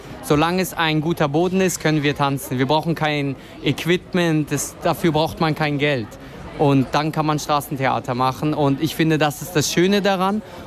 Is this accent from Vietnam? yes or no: yes; Vietnam; now in Germany; Ich komme ursprünglich aus Vietnam, aber ich lebe derzeit in Deutschland.